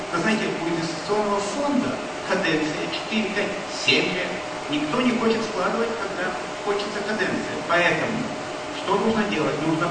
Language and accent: Russian; Israel; also born or lived in Moscow; я из Израиля, и я там вырос. Я уехал 35 лет из Москвы, и вот сейчас я первый раз в Москве